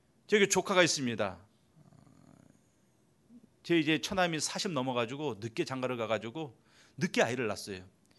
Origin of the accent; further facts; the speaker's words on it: South Korea; 그래서 내가 어디서 어떤 삶을 살아도 저는 한국 사람이에요.